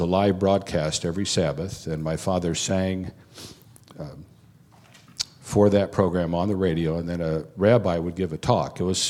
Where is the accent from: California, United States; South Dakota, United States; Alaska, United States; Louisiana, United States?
California, United States; San Diego; born there; Parents, after World War II, came to San Diego, moved to San Diego, and I was born in San Diego.